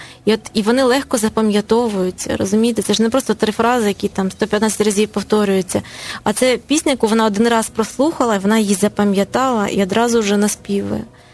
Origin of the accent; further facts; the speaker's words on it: Kyiv Oblast, Ukraine; я росла тут на Київщині, і тут була модна російська мова, хоча моє коріння західної України, і думаю я на українській.